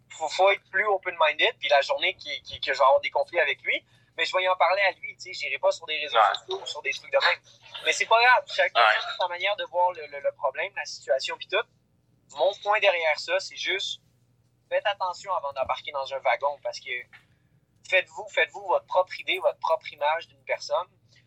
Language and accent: French; Quebec, Canada; Moi, je suis Canadien, puis je viens du Québec. Je suis fier d'être Canadien, je suis fier d'être Québécois.